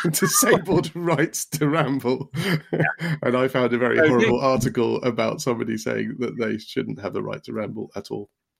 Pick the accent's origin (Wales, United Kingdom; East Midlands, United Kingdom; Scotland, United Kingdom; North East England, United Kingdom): North East England, United Kingdom; Darlington; accent: Darlington; Which bit of Yorkshire? It was Darlington, actually. It was my Darlington accent.